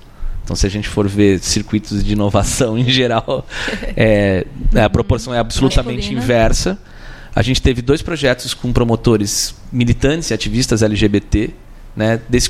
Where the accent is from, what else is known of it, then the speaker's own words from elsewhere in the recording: Jundiaí, São Paulo, Brazil; que eu cresci num prédio lá em Jundiaí